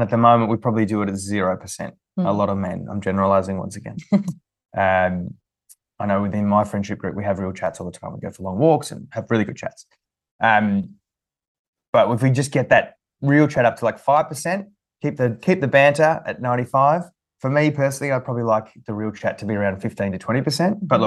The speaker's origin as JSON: {"language": "English", "country": "Australia", "said": "I don't know whether it's an Anzac spirit or whether it's just being Australian, I don't know. But I love the sense that we are a nation of givers"}